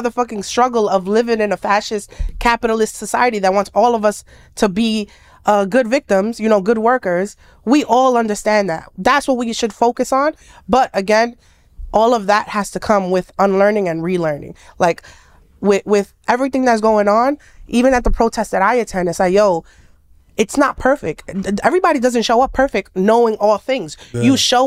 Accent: New York, United States; But in New York, everybody over here is like, everybody se conoce.

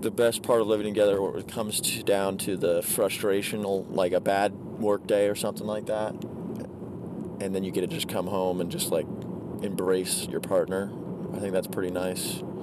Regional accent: New York, United States; we have a mutual agreement as a New Yorker to just, like, just move on.

